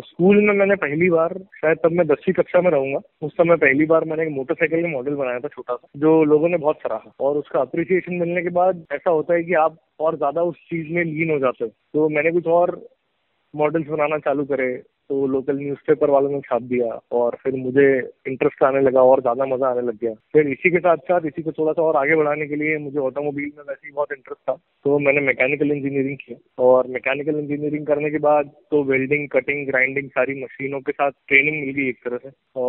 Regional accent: Indore, Madhya Pradesh, India; और मैं इंदौर से हूँ।

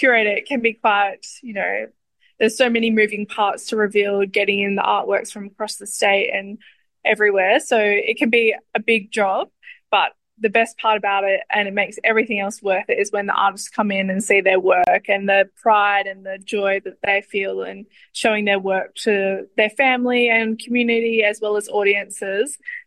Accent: Margaret River, Western Australia, Australia; now in Perth, Australia; I'm a Whadjuk Ballardong woman, Noongar woman. I'm currently based in Borloo, Perth. I grew up in Margaret River, Woodchuck Billia, Wurundjeri country, and relocated to Perth to complete tertiary studies and continued living here since.

